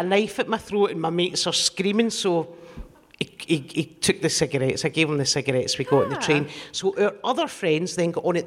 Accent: Glasgow, Scotland, United Kingdom; So, I grew up in the East End of Glasgow.

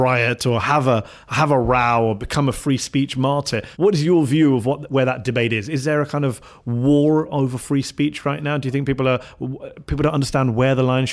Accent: United Kingdom; now in United States; I'm British, right? So when I come to, I've been living in the US for 3 years.

